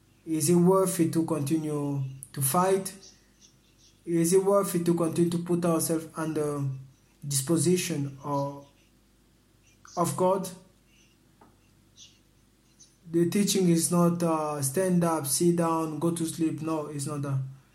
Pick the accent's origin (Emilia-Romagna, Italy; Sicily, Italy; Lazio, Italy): Sicily, Italy; English is a second language; Maybe it was scared of me because I was from Sicily.